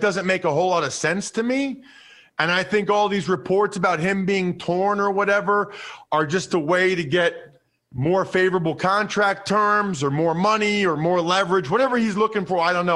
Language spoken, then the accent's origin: English; Reading, Pennsylvania, United States; And I tell my buddies, and now remember, I'm from Reading, Pennsylvania.